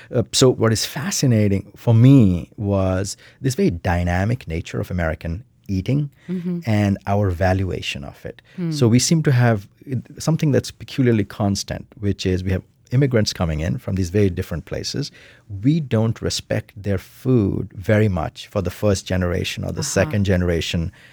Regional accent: India; I'm an Indian middle-class male

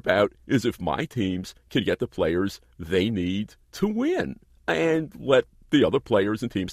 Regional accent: Brooklyn, New York, United States; But, hey, I'm from New York, okay? I grew up in Brooklyn, rooting for the New York Yankees.

